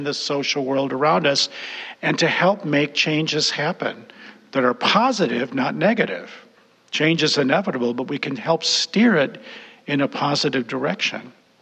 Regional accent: Detroit, Michigan, United States; I was raised in Detroit in an Italian-American family. I was raised in the white world, and I was raised with the concept of racialization.

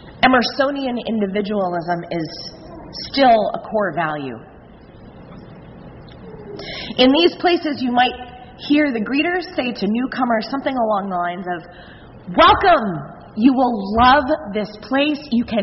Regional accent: Chicago, Illinois, United States; And also, I'm from Chicago, and so we have really tall buildings.

